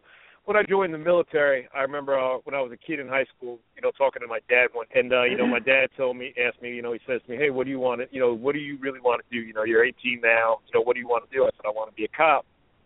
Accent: New Jersey, United States; And I'm from New Jersey originally.

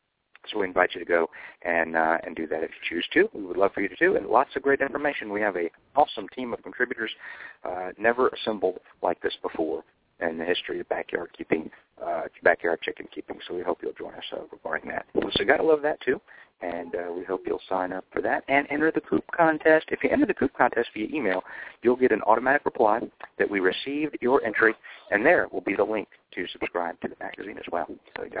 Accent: Atlanta, Georgia, United States; launch the tour in Atlanta, my hometown, by doing a national webinar at the CDC headquarters in Atlanta.

